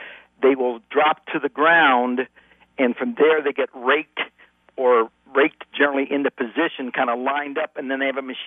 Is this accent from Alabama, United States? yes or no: no; Ohio, United States; I know I grew up in Ohio, and we always had a bowl of nuts with those wonderful kind of stainless steel cracker things.